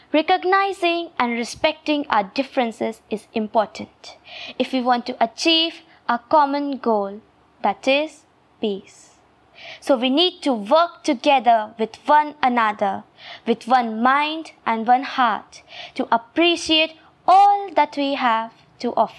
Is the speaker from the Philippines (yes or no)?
no; India; from India